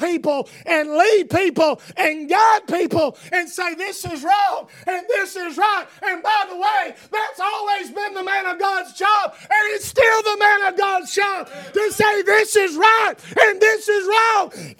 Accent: United States; I'm a Christian before I'm an American.

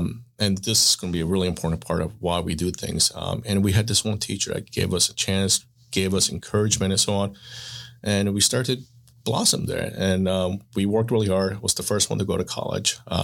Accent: Seoul, South Korea; moved away; We grew up in Seoul, South Korea.

